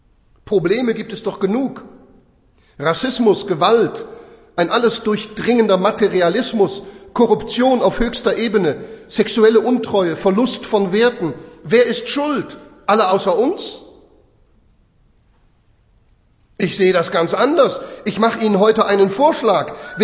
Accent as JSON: {"language": "German", "region": "Northern Germany", "country": "Germany", "said": "Meine Frau und ich, wir kommen aus Norddeutschland."}